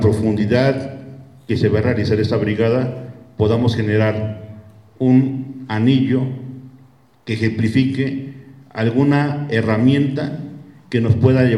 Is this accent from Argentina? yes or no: no; Mexico; es un país que habitamos todos como mexicanos